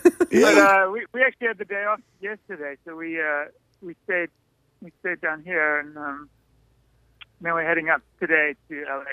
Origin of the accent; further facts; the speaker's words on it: Cape Town, Western Cape, South Africa; So, I grew up on the beach in Cape Town. So, I like these parts. Reminds me of home.